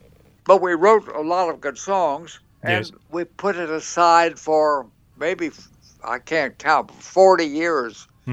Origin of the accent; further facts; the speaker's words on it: Texas, United States; growing up in West Texas, the only theater we ever saw, there was one company that did a tent show